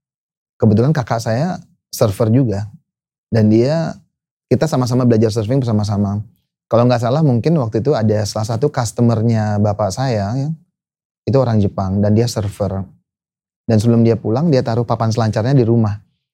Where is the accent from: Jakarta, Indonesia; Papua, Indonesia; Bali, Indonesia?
Bali, Indonesia; Legian; And then we move to a place in Legian. Kita lahir besar tuh di Legian. Cuma 100 meter dari pantai